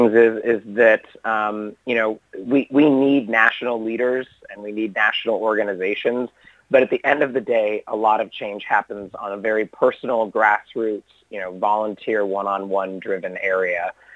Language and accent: English; California, United States; also born or lived in New York; I was living in New York. I'm from California originally.